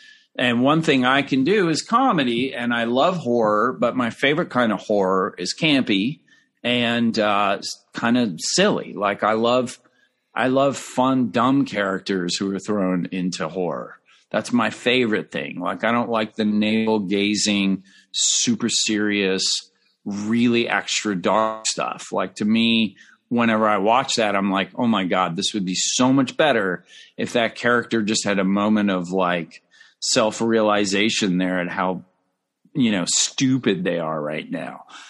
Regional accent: California, United States; And we were like terrorizing my hometown of 13,000 people in California.

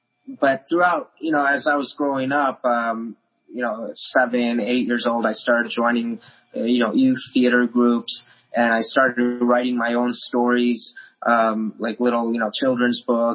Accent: Parma Heights, Ohio, United States; where I grew up in Parma Heights, Ohio, at the Parma school districts.

